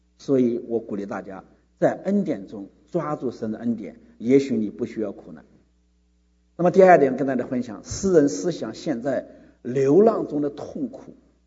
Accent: United States; 那我们美国人过，在美国过感恩节

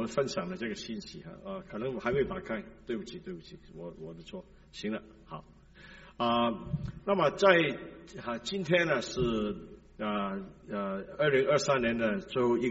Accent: China; 啊，我们中国人常说哈，经一事长一智。

